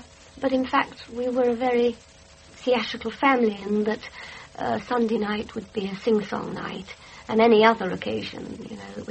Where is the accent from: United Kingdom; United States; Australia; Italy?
United Kingdom; Blackburn, North West England; also born or lived in Oswaldwistle; I'm not originally from Oswaldwistle. I was born, in fact, in Blackburn, but my parents moved to Oswaldwistle